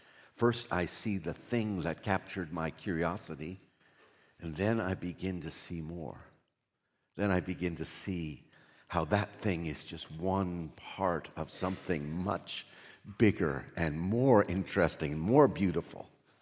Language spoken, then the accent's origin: English; East Coast, United States; I grew up on the East Coast where blueberries just grow, and they remind me of home.